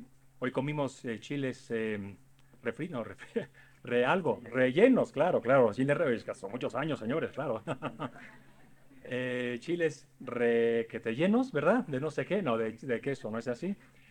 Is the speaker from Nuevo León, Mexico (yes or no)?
yes; Monterrey, Nuevo León, Mexico; accent: norteño; moved away; also born or lived in Mexico City; yo me fui de México hace 27 años. Me crié, bueno, estuve aquí hasta los 10 años en la capital y después en Monterrey. Por eso tengo este acento norteño.